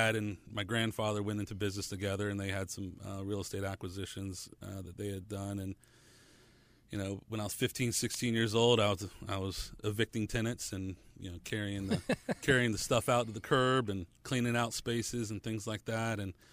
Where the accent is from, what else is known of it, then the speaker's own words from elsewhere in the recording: Georgia, United States; And we used to have a store over where we grew up on Lower Roswell Road, back behind Park Air.